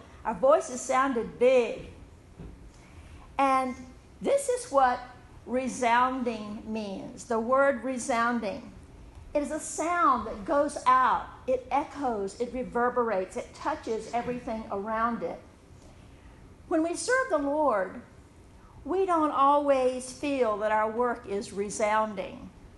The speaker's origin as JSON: {"language": "English", "town": "Abilene", "region": "Virginia", "country": "United States", "tie": "born or raised there", "said": "We're back home, you know, in Charlotte County. I grew up in Abilene, right just up the road."}